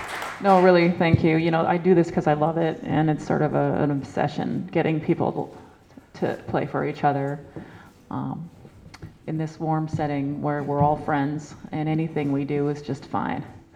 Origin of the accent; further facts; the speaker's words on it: Minnesota, United States; I'm from Minnesota, so that explains